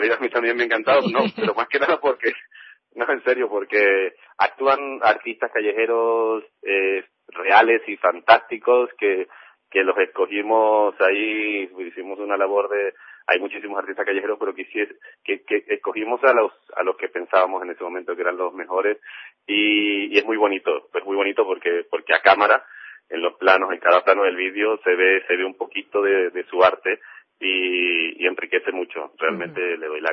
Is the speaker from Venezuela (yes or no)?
yes; Venezuela; now in Barcelona, Spain; yo soy venezolano, tengo casi 10 años aquí